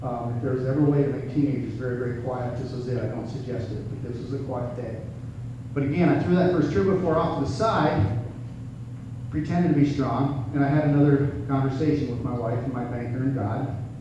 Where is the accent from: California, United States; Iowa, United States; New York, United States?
Iowa, United States; I'm a farmer from Northeast Iowa, just south of Manchester, north of Cedar Rapids is the best way. It's our part of God's country.